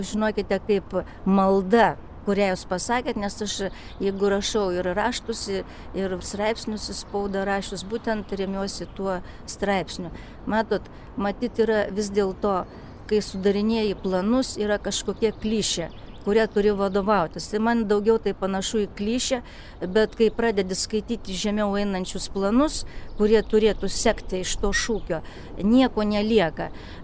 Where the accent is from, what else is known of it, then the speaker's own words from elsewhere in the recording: Klaipėda, Klaipėda County, Lithuania; also born or lived in Vilnius; aš gimiau Klaipėdoje ir mokyklą baigiau. Po to iškeliavau į Kauną, Vilnių, labai ilgai Vilniuje gyvenau ir grįžau čia, prieš kiek čia galima sakyti, nu gal jau 14 metų, kai aš pastoviai gyvenu.